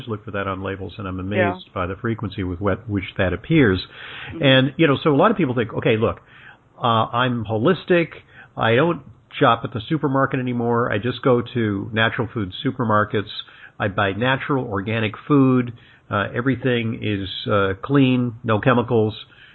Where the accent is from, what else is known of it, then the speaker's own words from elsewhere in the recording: West Coast, United States; I don't know about New York. I grew up on the West Coast.